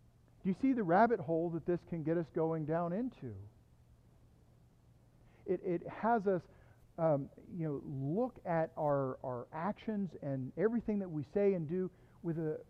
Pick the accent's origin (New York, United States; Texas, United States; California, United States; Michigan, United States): Texas, United States; I know this is a secret to you, but I grew up in Southeast Texas, also known as No.